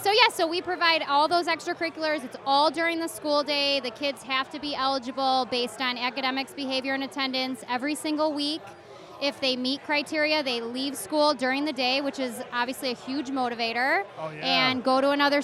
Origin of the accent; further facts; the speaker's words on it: Forest Park, Illinois, United States; I'm from LaGrange, so, like, I grew up in Forest Park